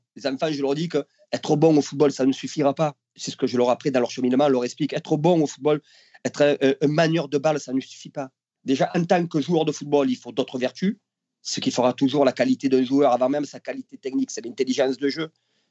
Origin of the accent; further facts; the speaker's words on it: Marseille, Provence-Alpes-Côte d'Azur, France; Chez nous, à Marseille